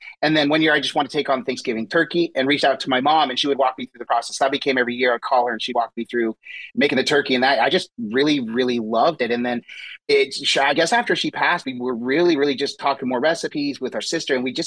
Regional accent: Utah, United States; We grew up actually in Utah, and so we did have a grill out on our patio

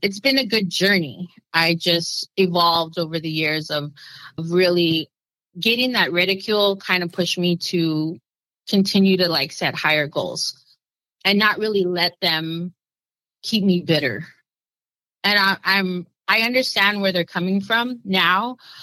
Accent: California, United States; My mom doesn't speak Spanish, and my dad didn't speak to me in Spanish. So I'm Californian.

